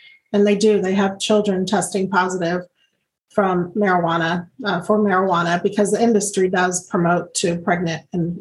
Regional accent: Pueblo, Colorado, United States; You know, I'm from Pueblo, Colorado, and before marijuana legalization came around, we were never exposed to marijuana.

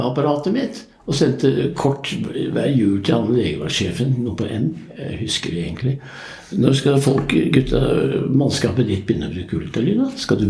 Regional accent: Oslo, Norway; Jeg Oslo gutt, og hvis du ikke sier noe så blir jeg 77 neste uke.

